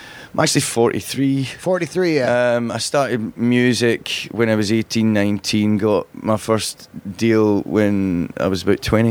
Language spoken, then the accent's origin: English; Glasgow, Scotland, United Kingdom; moved away as an adult; also born or lived in London; I was living in London, so I come from Glasgow, but I moved down to London just at the in 96